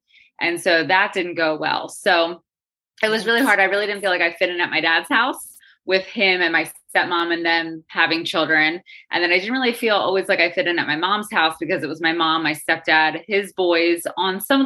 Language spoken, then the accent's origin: English; Delaware, United States; now in Kennett Square, United States; So I recently moved to Kennett Square, Pennsylvania. I grew up in Delaware.